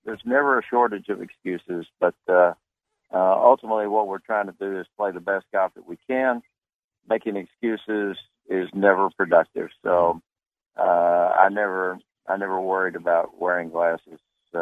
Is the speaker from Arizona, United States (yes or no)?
no; Texas, United States; So, golly, you know, as a kid growing up in Texas, I can remember watching Jack beat Arnold and Marty Fleckman coming down the stretch.